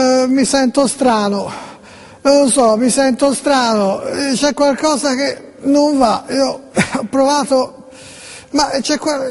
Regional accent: Florence, Tuscany, Italy; Scusa, sono di Firenze, fammi fare il sindaco di Poggi Ponzi

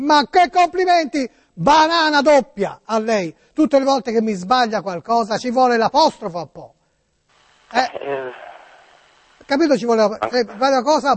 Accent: Tuscany, Italy; accent: Tuscan; Non sente il mio accento, è chiaramente di una certa regione toscana.

